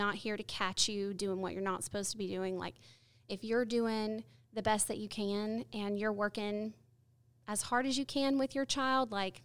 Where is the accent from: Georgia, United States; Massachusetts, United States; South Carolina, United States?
South Carolina, United States; Rock Hill; now in Gaston County, United States; I'm from Rock Hill, South Carolina, but I live in Gaston County now because I got married and my husband lives here.